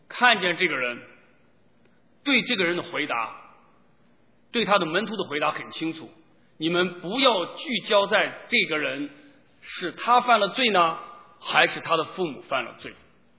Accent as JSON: {"language": "Chinese", "country": "China", "said": "这个思想其实在我们中国人心里边其实蛮深的。"}